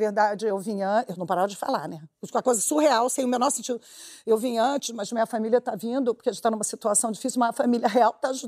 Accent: Iran; now in New York, United States; Eu tô morando aqui em Nova York um tempão, né? Eu queria conhecer um iraniano. Eu sou iraniana, queria conhecer um iraniano.

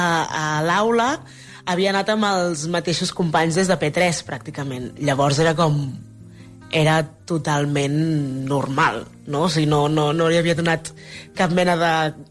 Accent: Els Hostalets de Balenyà, Catalonia, Spain; jo sóc dels Hostalets de Balanyà i allà la veritat és que érem molt poques famílies.

